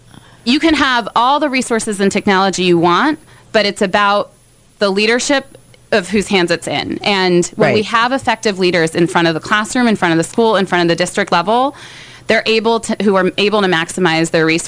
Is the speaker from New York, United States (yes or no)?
yes; Ithaca, New York, United States; And so for me, I grew up in Ithaca, New York, a system where there's one high school, everybody goes to the same...